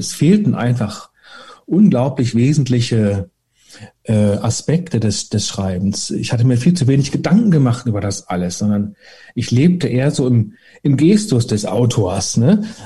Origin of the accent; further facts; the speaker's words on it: Germany; Ich komme ja aus der DDR